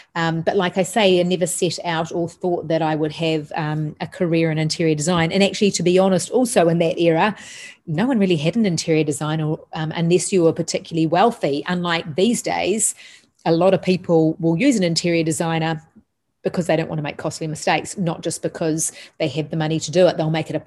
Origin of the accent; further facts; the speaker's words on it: Auckland, New Zealand; So I grew up in Pakeranga in Auckland, and I'm one of three.